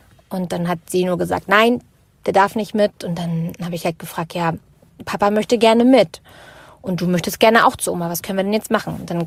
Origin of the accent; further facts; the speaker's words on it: Lüneburg, Lower Saxony, Germany; ich komme aus Lüneburg und meine Tochter ist 2,5.